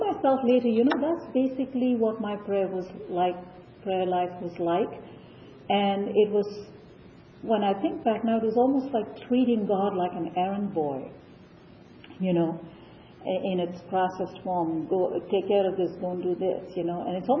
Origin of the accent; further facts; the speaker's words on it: India; It sort of reminded me of a scene every morning in our home growing up in India. We had servants